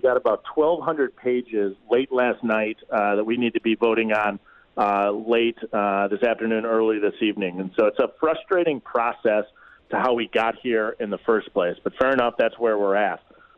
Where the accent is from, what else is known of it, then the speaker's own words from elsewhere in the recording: Janesville, Wisconsin, United States; working in the manufacturing sector in Wisconsin near my hometown of Janesville.